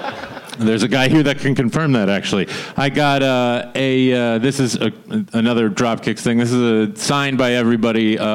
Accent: Hartford, Connecticut, United States; born there; I was born in Hartford, Connecticut.

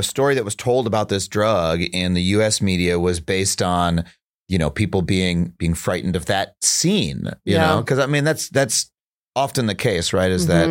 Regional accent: Long Island, New York, United States; I was growing up on Long Island.

